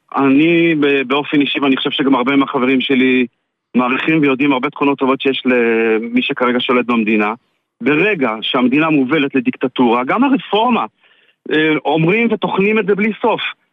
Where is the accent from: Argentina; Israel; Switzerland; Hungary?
Israel; Kiryat Motzkin, Haifa District; now in Ashdot Ya'akov, Israel; גדלתי בקריית מוצקין.